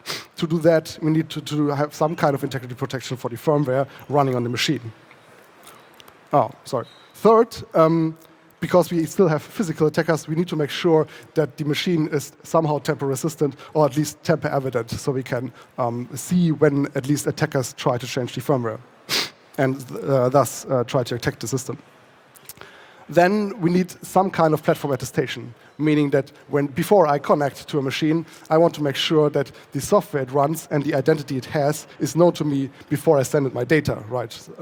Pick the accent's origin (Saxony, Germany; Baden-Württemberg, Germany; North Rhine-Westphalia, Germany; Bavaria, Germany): North Rhine-Westphalia, Germany; Bochum; I'm a hacker from Bochum